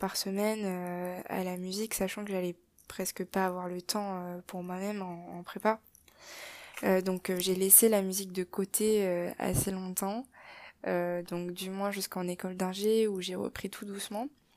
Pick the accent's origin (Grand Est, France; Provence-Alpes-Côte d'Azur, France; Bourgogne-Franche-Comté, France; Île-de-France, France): Île-de-France, France; Paris; j'ai grandi à Paris déjà, de parents d'origine chinoise.